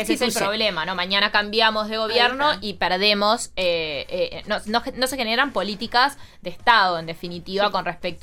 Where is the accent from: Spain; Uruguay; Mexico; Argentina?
Uruguay; cuán receptivos en definitiva somos los uruguayos a los migrantes.